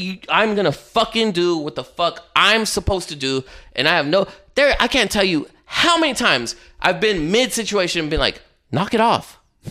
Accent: East Los Angeles, California, United States; I'm from East Los. Like, yeah, I speak Spanish."

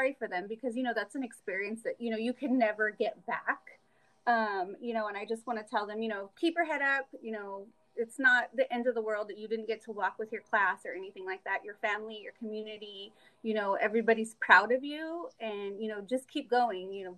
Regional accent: Sanger, California, United States; now in Visalia, United States; I grew up in Sanger, which is, you know, not too far, maybe 45 minutes away. I lived there all my life, graduated, and then came to Visalia

